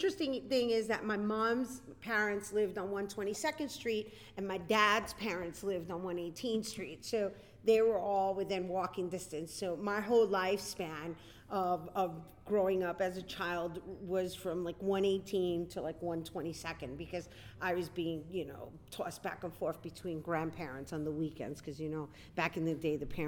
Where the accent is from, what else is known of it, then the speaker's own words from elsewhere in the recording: New York, United States; So I'm born and raised in El Barrio, New York. My family was in a radius of like 118 and 119.